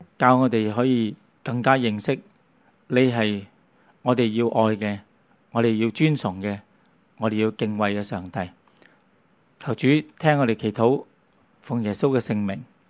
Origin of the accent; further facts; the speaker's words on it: Hong Kong; 其实我们香港人很聪明